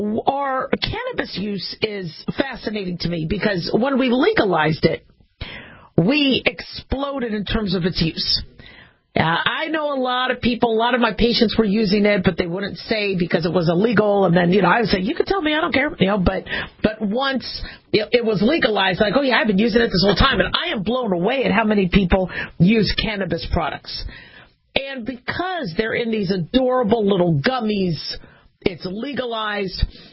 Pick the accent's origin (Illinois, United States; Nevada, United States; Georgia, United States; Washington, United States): Nevada, United States; even though I voted to legalize marijuana in Nevada, because I'm from Nevada